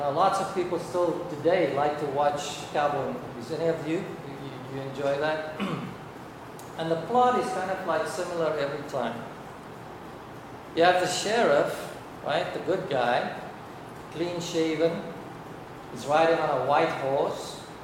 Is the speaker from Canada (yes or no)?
no; South Africa; first language Afrikaans; English is a second language; now in United States; When I was living in South Africa, I spoke Afrikaans. That was my language of choice. That was my mother tongue. That is my mother tongue. And then 29 years ago, when Annalise and I decided to move to the United States, and ever since, I have been speaking English.